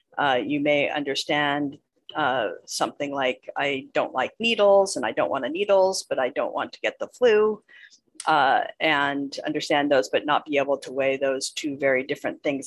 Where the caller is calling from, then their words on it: San Francisco, California, United States; And I am speaking from San Francisco, California, and I have a California perspective